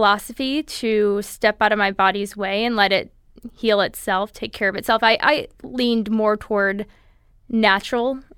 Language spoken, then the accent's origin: English; Holland, Michigan, United States; now in California, United States; I grew up in Michigan, in Holland, Michigan, on the west side of the state, and we moved out to California about 7 years ago.